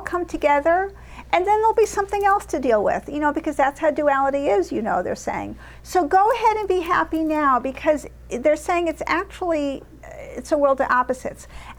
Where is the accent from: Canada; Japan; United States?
United States; New York City, New York; like I grew up in New York City, so it's like it's always about the bridges.